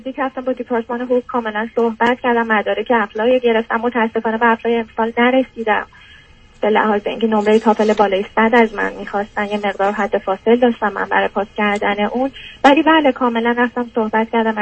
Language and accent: Persian; Iran; moved away as an adult; now in United States; من 31 سالمه. در حال حاضر توی امریکا زندگی میکنم. 4 ماه هستش که از ایران اومدم.